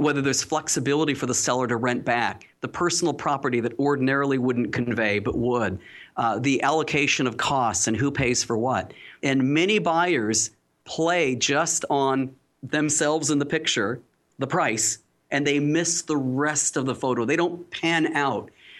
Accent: Carlsbad, California, United States; In Carlsbad, my hometown, where I'm based, in a very, very tight market.

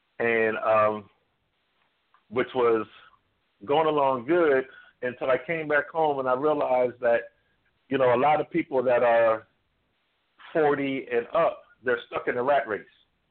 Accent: Philadelphia, Pennsylvania, United States; I'm from Philadelphia, West Philadelphia, Overbrook High School.

